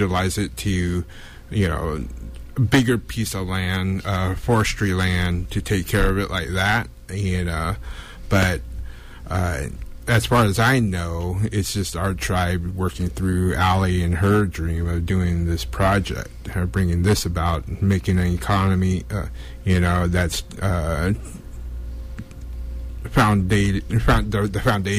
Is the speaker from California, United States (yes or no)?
yes; Chico, California, United States; also born or lived in Alaska; I came back to Chico from Alaska. … I was born and raised here.